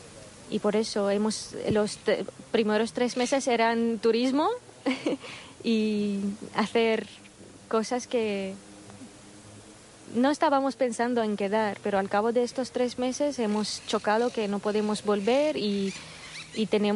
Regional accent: Damascus, Damascus Governorate, Syria; now in Barcelona, Spain; a Beirut para coger el avión porque el aeropuerto estaba cerrado en Siria, en Damasco, y tuvimos que cruzar las fronteras

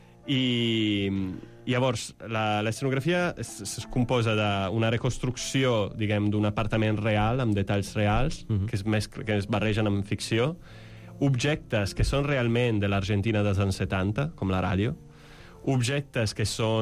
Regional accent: Italy; Catalan is a second language; moved away as an adult; now in Spain; vaig venir aquí a estudiar, vaig venir d'Erasmus fa 20 anys gairebé, i el 2005, i vaig descobrir aquest país que ni on coneixia, perquè no ho sabíem, a Itàlia

